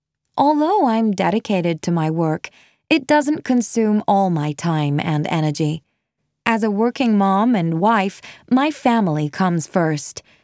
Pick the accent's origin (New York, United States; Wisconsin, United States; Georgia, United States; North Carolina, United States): Wisconsin, United States; Milwaukee; I was born and bred in Milwaukee, Wisconsin, and I must say, as I was growing up, I was always chopping and changing what I wanted to be when I was older.